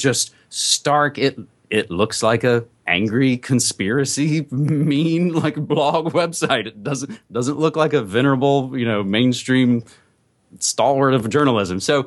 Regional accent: East Coast, United States; Now, you know, I'm from East Coast. I used to read the Washington Post.

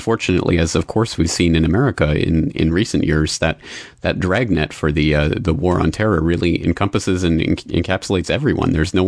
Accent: Canada; And myself, I'm a Canadian citizen

